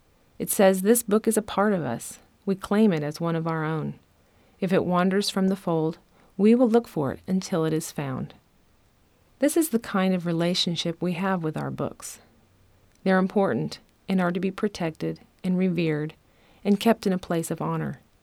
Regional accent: Wichita, Kansas, United States; I am a mom, I am a writer, and I am from Kansas. If you have a map of the country and throw a dart directly at the middle, and you're just a little off, you'll hit Wichita.

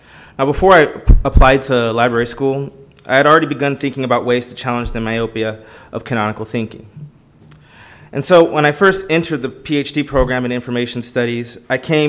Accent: United States; my experience as a person of color growing up in the United States has shaped my outlook

